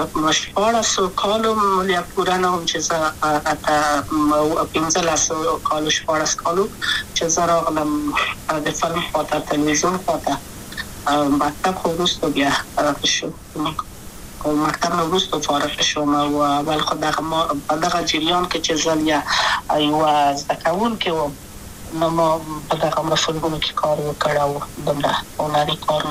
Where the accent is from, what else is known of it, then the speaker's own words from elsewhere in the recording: Kabul, Afghanistan; also born or lived in Wardak; د کابل په تخته پل سیمه کې یم او لویا شویم کابل کې